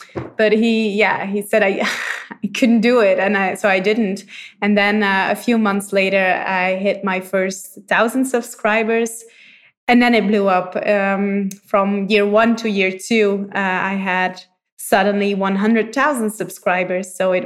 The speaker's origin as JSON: {"language": "English", "country": "Belgium", "said": "I'm from Belgium. I have a 7-month-old son, and I studied med school in Belgium too."}